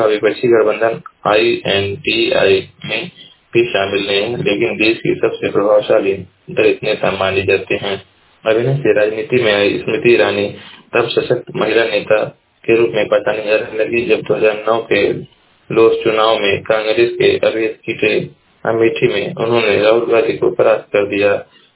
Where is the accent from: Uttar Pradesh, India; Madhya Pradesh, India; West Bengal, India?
Uttar Pradesh, India; मैं जिला महाराजगंज का निवासी हूँ।